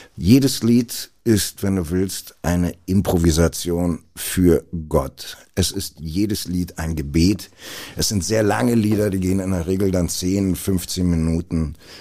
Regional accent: Berlin, Germany; als Berliner

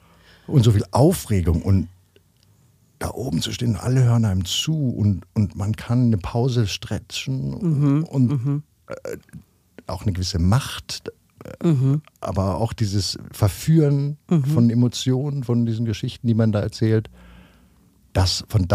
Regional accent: Hagenburg, Lower Saxony, Germany; Ich meine, ich komme aus Hagenburg, einem kleinen Ort und jetzt ist man in New York

